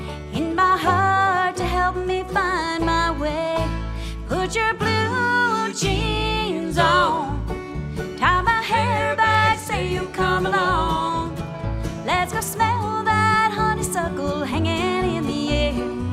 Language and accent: English; Mississippi, United States; I grew up in Mississippi for several years. I lived there, did most of my growing up in that area.